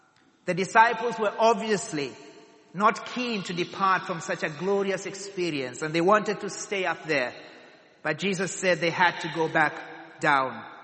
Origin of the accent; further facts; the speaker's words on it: Kenya; now in Ashford, United Kingdom; My family and I come from Kenya, but we live in Ashford, just down the road from here.